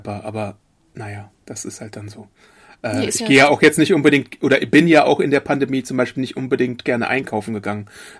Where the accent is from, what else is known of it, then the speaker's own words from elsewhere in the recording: Poland; born there; als gebürtiger Pole, dessen Urahnen wahrscheinlich ständig im Wald waren und Pilze gesammelt haben